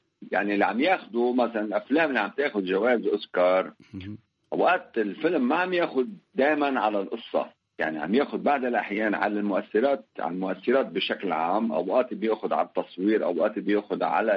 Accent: Lebanon; عندنا بلبنان يعني الدولة ما دعمت

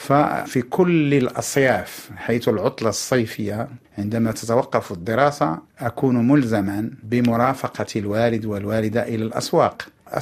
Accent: Ben Ahmed, Casablanca-Settat, Morocco; طفولتي يمكن أن أقول ببساطة إنها كطفولات الآخرين في منطقتي، في مسقط رأسي، في منطقة مطبوعة بالطابع القروي، في مسقط رأسي بن حمد، بلدة صغيرة من 20 إلى 25 ألف، 30 ألف الآن، مسكونة بالروح الزراعية والفلاحية والقروية.

